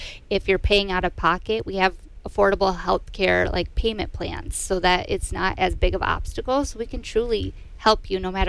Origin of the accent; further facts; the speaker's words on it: Michigan, United States; now in Tomahawk, United States; I'm originally from Michigan, but moved here a few years ago.